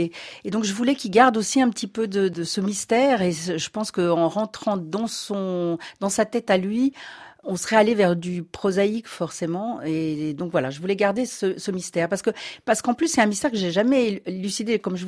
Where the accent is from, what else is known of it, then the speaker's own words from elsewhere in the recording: Switzerland; now in Paris, France; Alors bon, je suis suisse, mais j'habite depuis 30 ans à Paris, donc je suis quand même devenue un peu française.